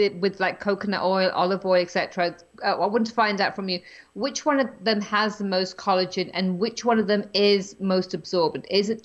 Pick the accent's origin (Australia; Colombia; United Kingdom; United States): United Kingdom; England; But, you know, I'm from England, so I drink my tea nice and strong